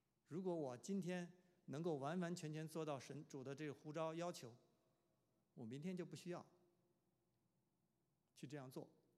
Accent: China; 因为啊我是大陆嘛，我从那个环境长大，对我来讲，那边的一

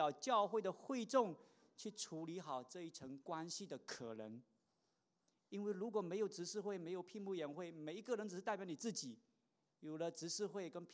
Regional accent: Guangdong, China; accent: Teochew; 用我们老家潮汕话的潮汕话有一句话很经典啊

